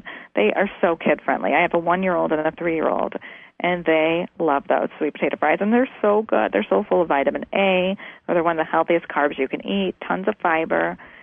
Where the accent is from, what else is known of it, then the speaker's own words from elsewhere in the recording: Chicago, Illinois, United States; And I'm from Chicago, so we are, we have these cold winters, so that's perfect on a cold day.